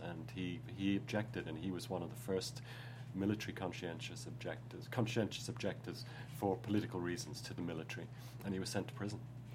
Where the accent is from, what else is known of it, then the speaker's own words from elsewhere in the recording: United Kingdom; born there; because I was born in Britain, I had a grandmother and uncles and aunts